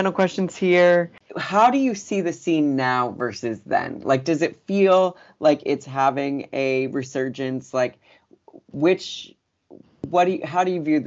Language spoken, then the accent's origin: English; Simsbury, Connecticut, United States; now in New York, United States; I am from a little town northwest of Hartford called Simsbury, Connecticut.